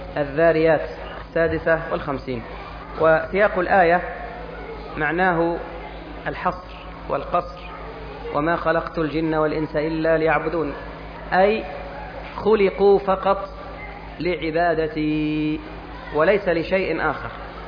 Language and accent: Arabic; Egypt; والتي قد نفع الله بها أهل بلدي مصر نفعا كبيرا